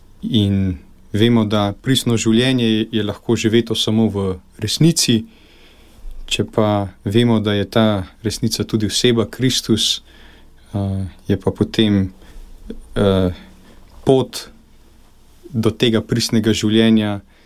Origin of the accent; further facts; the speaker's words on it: Kranj, Upper Carniola, Slovenia; Prihajam iz Kranja, preširnovega mesta, kot pravijo.